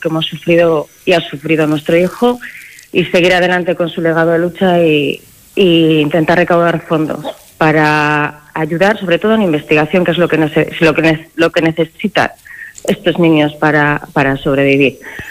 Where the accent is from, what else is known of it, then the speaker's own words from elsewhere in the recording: Palencia, Castile and León, Spain; Somos de Palencia, mi hijo nació en Palencia